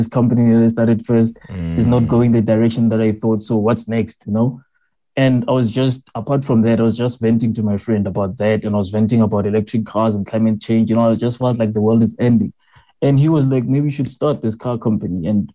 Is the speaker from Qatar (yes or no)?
no; Vaal, South Africa; I grew up in Vaal. I went to a primary school where for the first, I think, up until grade 4, we were actually studying in a shack and we were sharing it.